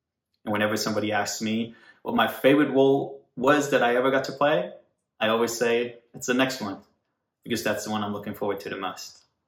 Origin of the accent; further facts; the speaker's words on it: Germany; English is a second language; also born or lived in California, United States; now in Central Europe; I'm based in Central Europe, and I grew up in Germany, but I lived in California for the past 5 years, and therefore I am fluent in English, Danish, as well as German.